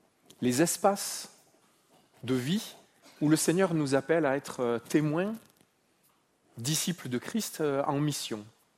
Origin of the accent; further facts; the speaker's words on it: Marseille, Provence-Alpes-Côte d'Azur, France; now in Switzerland; Mon accent trahit que je ne suis pas originaire de la vallée de Joux, où j'habite. Je suis né à Marseille, j'y ai grandi.